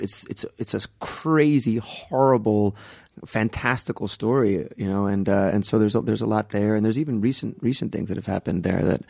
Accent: Kendall, Florida, United States; So, mostly South Florida. I was in Kendall, and then I went to high school in Palm Beach.

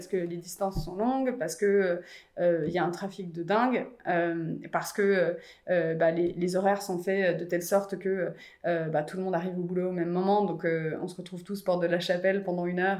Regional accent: Bourgogne-Franche-Comté, France; J'ai grandi en Franche-Comté, donc à la campagne

